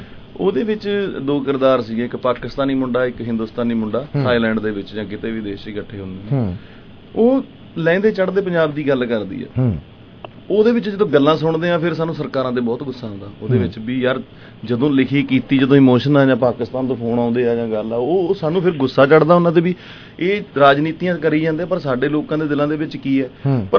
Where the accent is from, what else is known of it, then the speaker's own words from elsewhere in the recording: Sunam, Punjab, India; ਮੈਂ ਸੰਗਰੂਰ ਡਿਸਟ੍ਰਿਕਟ ਸਨਾਮ ਤੋਂ ਆਈ, ਸ਼ਹੀਦ ਊਧਮ